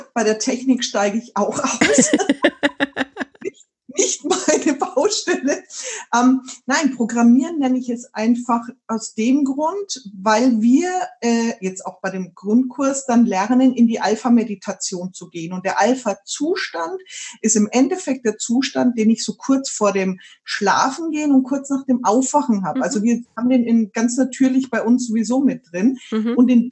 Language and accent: German; Bavaria, Germany; now in Neumarkt, Germany; Ich bin aus der Nähe von Nürnberg. Ich wohne hier mit meiner Familie in Neumarkt.